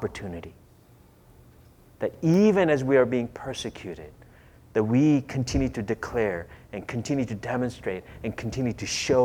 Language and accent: English; Minnesota, United States; I grew up in Minnesota, and so I learned to ski when I was in elementary school.